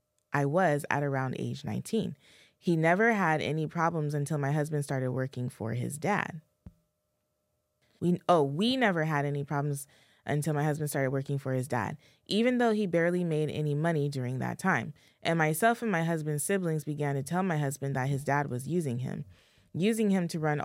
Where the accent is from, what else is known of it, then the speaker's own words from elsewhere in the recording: Michigan, United States; We are from Michigan and we're living there during this time.